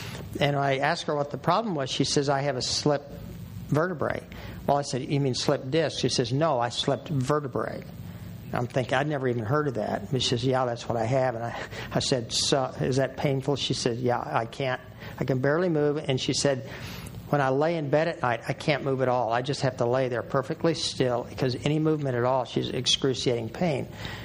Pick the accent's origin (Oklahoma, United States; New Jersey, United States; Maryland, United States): Oklahoma, United States; I grew up hunting in Oklahoma, primarily quail.